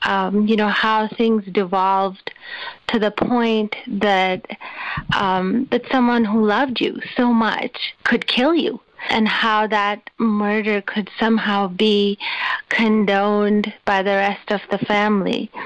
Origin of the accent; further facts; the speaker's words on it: Karachi, Sindh, Pakistan; When I was growing up, I grew up in Karachi in Pakistan